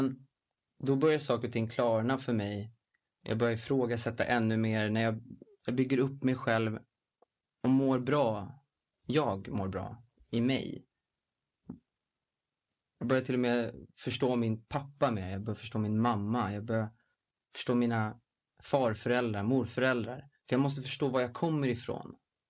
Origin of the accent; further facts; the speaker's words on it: Stockholm, Stockholm County, Sweden; Jag är uppväxt på Södermalm.